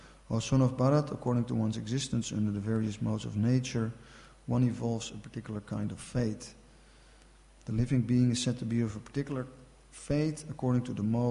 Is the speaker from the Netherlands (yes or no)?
yes; Amsterdam, North Holland, Netherlands; I'm from Amsterdam, so many people, they are a fan of this football club, Ajax